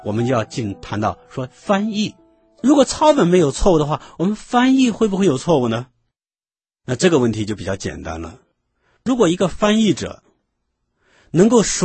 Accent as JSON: {"language": "Chinese", "country": "China", "said": "虽然我们中国人看的是中文圣经，那么韩国人看的是韩文圣经"}